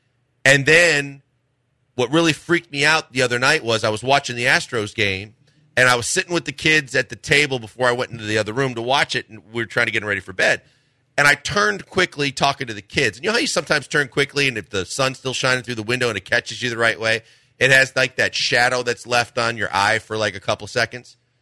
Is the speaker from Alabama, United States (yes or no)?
no; Milwaukee, Wisconsin, United States; I grew up in Milwaukee, but growing up.